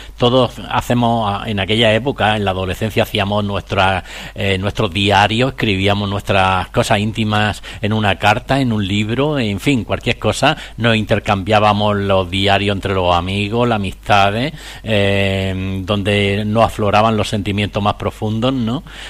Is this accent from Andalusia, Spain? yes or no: yes; Andalusia, Spain; yo es que el inglés no lo tengo muy acérrimo, y encima soy andaluz